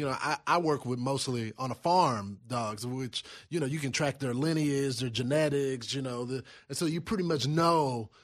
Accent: Texas, United States; stuff from being a Texan and attending the rodeos when I was younger.

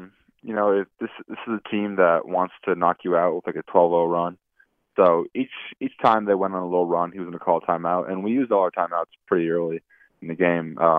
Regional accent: New Jersey, United States; I'm from New Jersey. I live about 45 minutes north of campus

